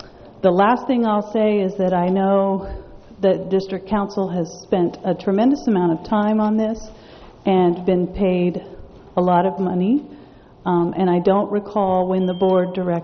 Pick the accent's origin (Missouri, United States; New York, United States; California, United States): California, United States; Los Osos; from Los Osos